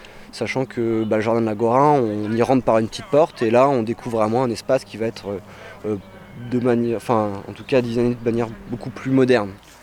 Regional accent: Blois, Centre-Val de Loire, France; Enfin, moi, je viens de Blois, à la base

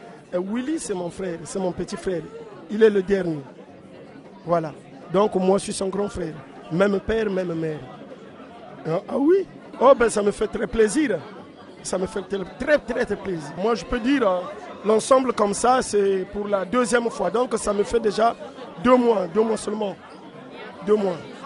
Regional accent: Brazzaville, Republic of the Congo; je suis congolais de Brazzaville, ouais. Congolais de Brazzaville. Comme je suis nouveau ici, oui, je suis nouveau moi.

